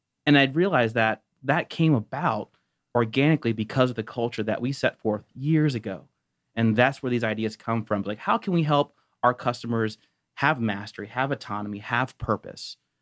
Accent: Ohio, United States; now in Atlanta, United States; No, I'm originally from Ohio, but I've spent most of my life in Atlanta.

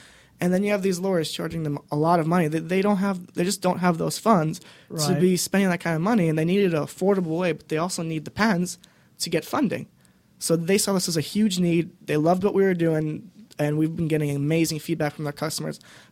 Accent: Boston, Massachusetts, United States; So I'm personally from Boston

